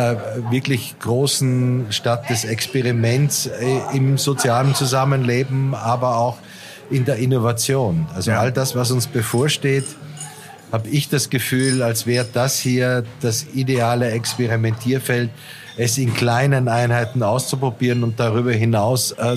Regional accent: Salzburg, Austria; now in Wuppertal, Germany; neben meiner Heimatstadt in Salzburg, wo ich aufgewachsen bin, am zweitlängsten gewohnt habe, also jetzt über 20 Jahre fast.

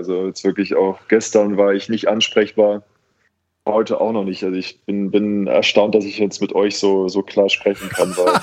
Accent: Bergisch Gladbach, North Rhine-Westphalia, Germany; born there; also man kann sagen, ich bin geboren in Bergisch Gladbach

